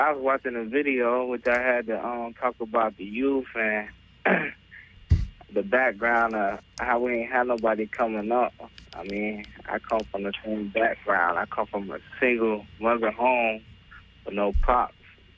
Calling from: North Carolina, United States; North Carolina.

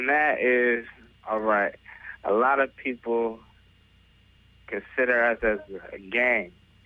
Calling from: North Carolina, United States; North Carolina.

